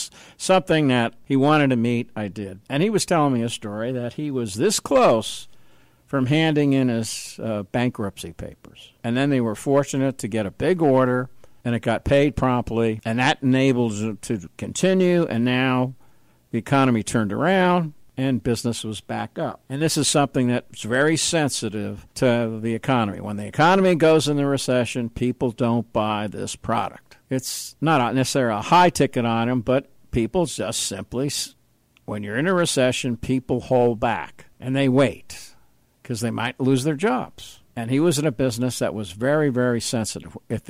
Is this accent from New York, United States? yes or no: yes; New York, United States; Because I'm a New Yorker, he's a New Yorker, he's very direct.